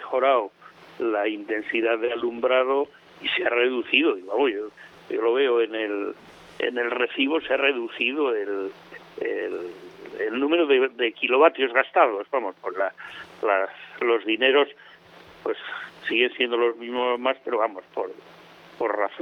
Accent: Miranda de Ebro, Castile and León, Spain; cuando era niño, que pasaba por el pueblo donde yo nací, por Miranda de Ebro, pues pasaba todos los años

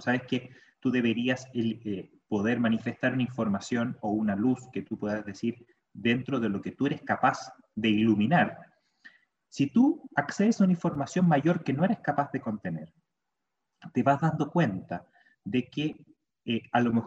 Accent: Chile; also born or lived in Salamanca, Spain; En Salamanca. Entonces yo cuando llegué de Chile no me entendían y modifiqué el hablaba del, acá nosotros decimos celular, ustedes dicen móvil, nosotros decimos el computador, el ordenador, y de ahí fui cambiando, ahora que volví a Chile, me volví a chilenizar.

